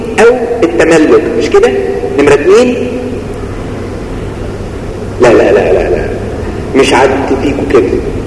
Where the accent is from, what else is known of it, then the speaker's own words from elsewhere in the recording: Egypt; الولد عندنا في مصر حاجة يعني سوري يعني وحشة قوي